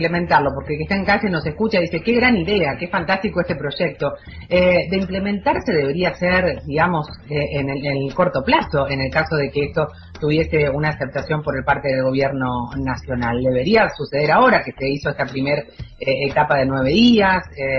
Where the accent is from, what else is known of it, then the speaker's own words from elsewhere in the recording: Argentina; creo que eso también nos engrandece como argentinos y argentinas.